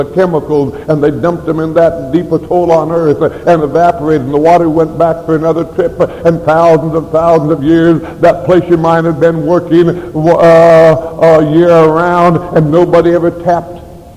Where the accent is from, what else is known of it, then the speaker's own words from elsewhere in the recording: Idaho, United States; I come from Idaho. I know something about fertilizer and the cost of fertilizer and the value of fertilizer.